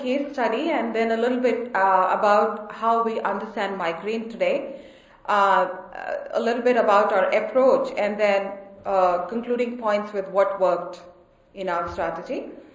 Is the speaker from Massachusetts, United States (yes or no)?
yes; Boston, Massachusetts, United States; I'm an Ayurvedic practitioner and I'm from Boston.